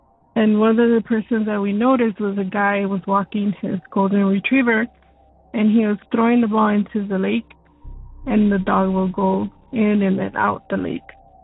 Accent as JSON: {"language": "English", "town": "Milwaukee", "region": "Wisconsin", "country": "United States", "said": "I'm from Milwaukee, Wisconsin."}